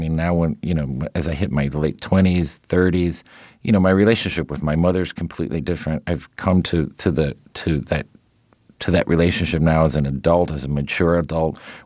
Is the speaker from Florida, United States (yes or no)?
yes; Miami, Florida, United States; I mean, you got to understand the landscape of growing up in Miami, these huge, like, ships that we used to watch at, you know, going off into the Caribbean on sunset.